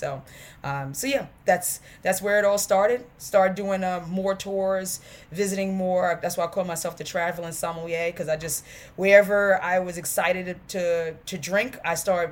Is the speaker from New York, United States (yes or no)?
yes; New York, United States; I'm from Harlem originally. So, you know, seeing how my neighborhood was changing.